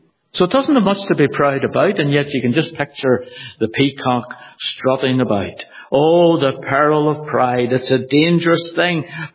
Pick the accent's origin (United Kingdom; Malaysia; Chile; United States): United Kingdom; Northern Ireland; Well, I'm glad I'm from Ulster, yet that's different than saying a pride of race.